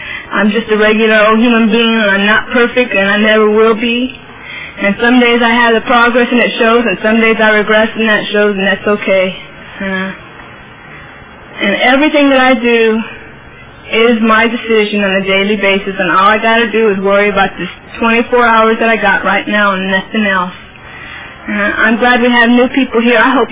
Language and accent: English; Fresno, California, United States; And Fresno's my hometown where I was doing my stuff when I got started.